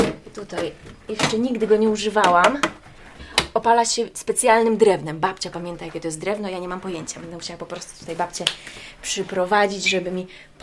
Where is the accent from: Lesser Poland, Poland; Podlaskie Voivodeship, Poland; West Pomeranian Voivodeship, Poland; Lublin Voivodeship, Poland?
Podlaskie Voivodeship, Poland; accent: Podlasie; przyszłam ja i zaczęłam mi zaciągać po Podlasku i czar prysk